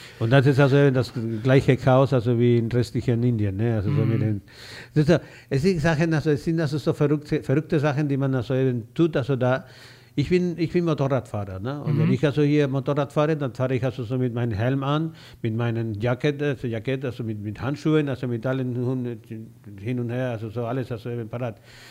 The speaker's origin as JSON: {"language": "German", "town": "Granada", "region": "Andalusia", "country": "Spain", "second_language": "German", "lives_now": "Germany", "said": "ich bin aus Granada, ja."}